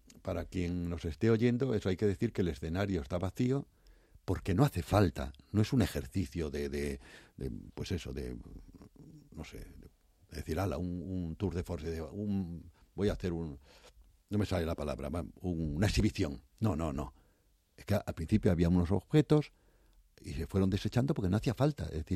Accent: Morocco; moved away as an adult; porque yo nací y viví en Marruecos durante 20 años

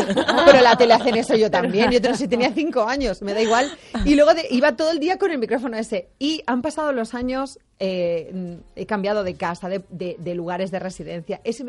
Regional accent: Barcelona, Catalonia, Spain; Yo soy de Barcelona.

